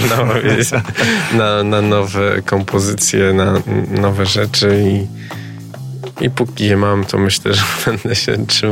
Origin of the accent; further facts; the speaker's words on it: Ząbki, Masovian Voivodeship, Poland; also born or lived in Warsaw; Ząbki, tam się wychowałem, urodziłem się w Warszawie, ale całe życie praktycznie młodzieńcze spędziłem w Ząbkach